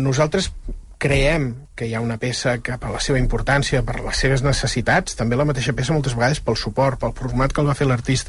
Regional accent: Catalonia, Spain; Els que som de la Catalunya Nova

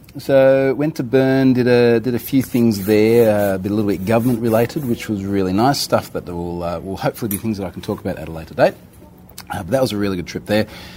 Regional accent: Australia; Which for me as an Australian is really amazing because we don't border anything and not even close to anything.

